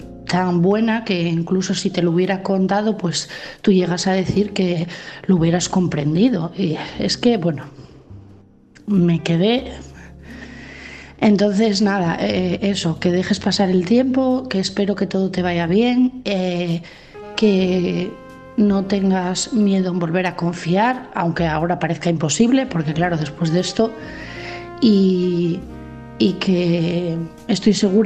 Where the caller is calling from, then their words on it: Asturias, Spain; de Asturias